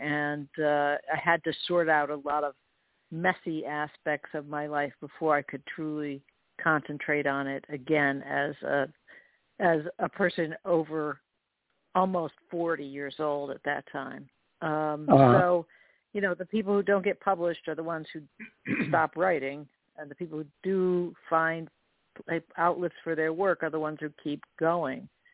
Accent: Utica, New York, United States; Well, I grew up in Utica, New York, and never knew that there was any Underground Railroad activity or abolition struggle there.

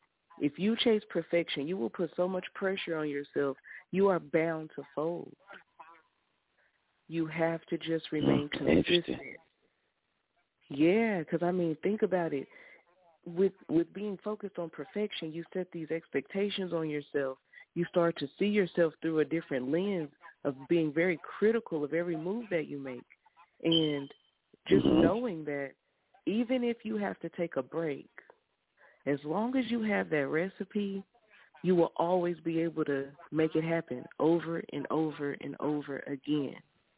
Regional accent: Wagoner, Oklahoma, United States; also born or lived in Muskogee; But I was raised in Wagner, and I stayed there until

